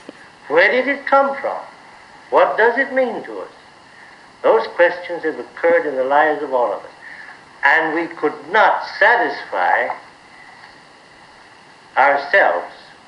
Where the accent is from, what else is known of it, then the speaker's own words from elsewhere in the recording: Missouri, United States; And I had to be shown, because I'm from Missouri, you know.